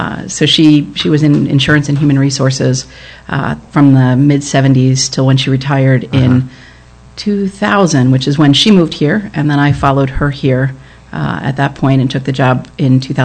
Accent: New Jersey, United States; I grew up actually in New Jersey.

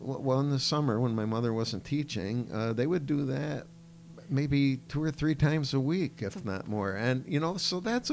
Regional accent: Gloversville, New York, United States; Well, I grew up in the Gloversville-Johnstown area, which I said is about 40 miles west.

